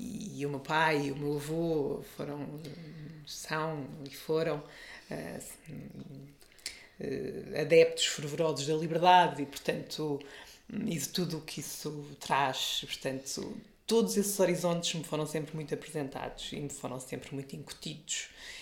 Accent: Tondela, Viseu, Portugal; na geografia onde nasci e onde cresci. Tondela é uma cidadezinha pequena. Mais pequena era quando eu lá cresci, como é óbvio, não é? Ainda me lembro de Tondela ser uma vila. Passou a cidade, se era eu adolescente, mais ou menos.

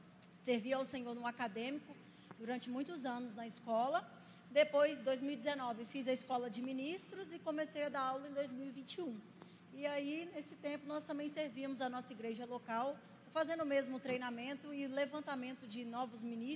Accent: Espírito Santo, Brazil; moved away as an adult; also born or lived in Belo Horizonte; Eu sou natural do interior do Espírito Santo, fui para Belo Horizonte em 2011 fazer seminário

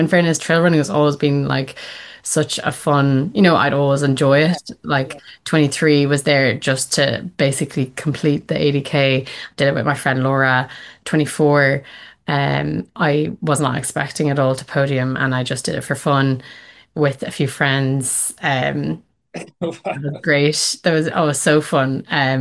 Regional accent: Dublin, Leinster, Ireland; Like, I'm from Dublin myself, so being able to go there is, it's so simple.

